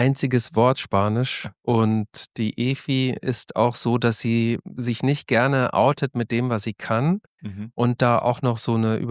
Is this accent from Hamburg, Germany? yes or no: no; Hesse, Germany; moved away as an adult; also born or lived in Berlin; Ich bin mit 20 Jahren nach Berlin gezogen, um zu studieren, damals aus Hessen. So mittendrin zwischen Frankfurt und Kassel habe ich gelebt, in der Nähe von Marburg an der Lahn.